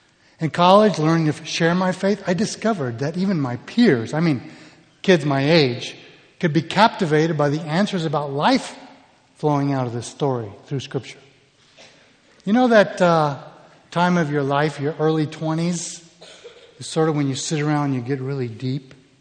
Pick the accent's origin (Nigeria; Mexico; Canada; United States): Mexico; also born or lived in Colombia; I grew up in Mexico and Colombia